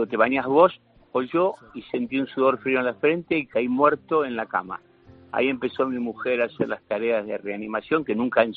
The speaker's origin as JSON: {"language": "Spanish", "region": "Canary Islands", "country": "Spain", "moved": "yes", "said": "Después de España, después de irme de mi tierra canaria, me voy a ir a Benidorm, de Benidorm a Madrid y de Madrid a Uruguay y de Uruguay después."}